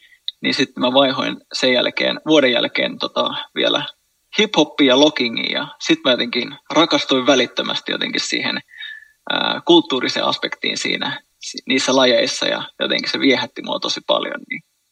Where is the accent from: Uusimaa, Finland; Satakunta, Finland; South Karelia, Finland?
Uusimaa, Finland; Helsinki